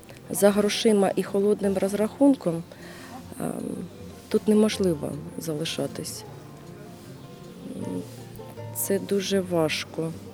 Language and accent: Ukrainian; Kharkiv, Kharkiv Oblast, Ukraine; я сама з Харкова